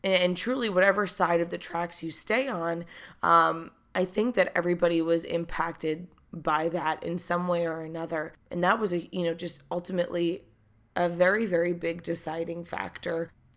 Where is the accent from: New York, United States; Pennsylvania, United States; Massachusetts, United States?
New York, United States; I know COVID was a huge, huge factor, especially as a New Yorker